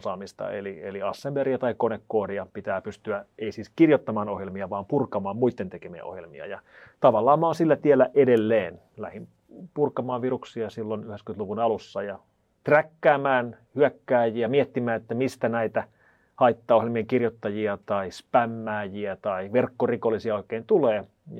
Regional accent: Tuusula, Uusimaa, Finland; Mä oon kotoisin Tuusulasta

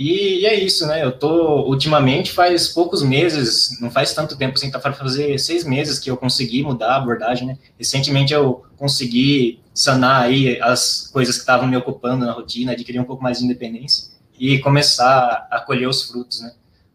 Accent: São Paulo, Brazil; eu venho do interior de São Paulo, né? Então, foi uma transição bem drástica quando eu me mudei para cá

